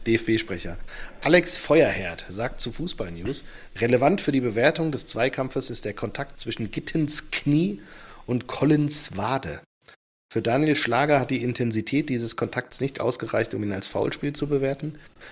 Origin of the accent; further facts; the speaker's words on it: Frankfurt, Hesse, Germany; Ich als Frankfurter denke mir, na endlich.